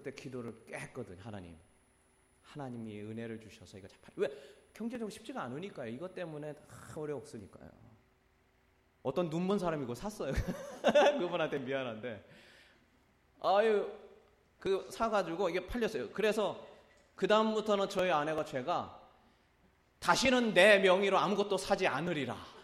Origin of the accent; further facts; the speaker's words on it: Chungcheong, South Korea; 제가 착해가지고 충청도 사람이니까